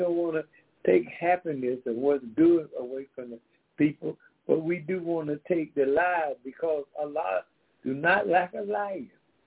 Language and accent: English; Decatur, Georgia, United States; We also have, we are from Decatur, Georgia